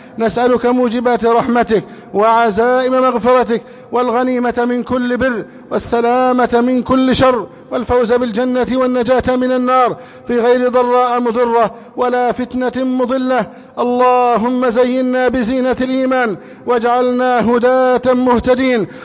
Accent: Egypt

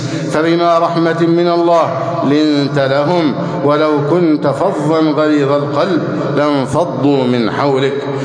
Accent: Egypt

